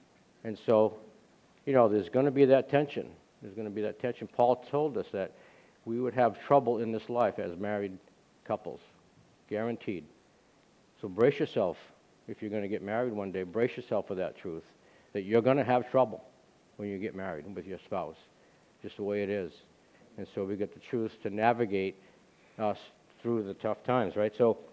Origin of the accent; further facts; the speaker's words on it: New England, United States; Hey, we're from New England, right? Isn't this the cradle of liberty, right?